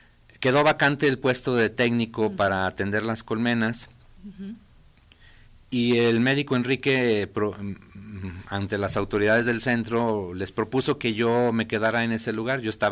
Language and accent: Spanish; Aguascalientes, Mexico; born there; soy nacido aquí en Aguascalientes, aunque mis abuelos paternos son de San Miguel del Alto, Jalisco.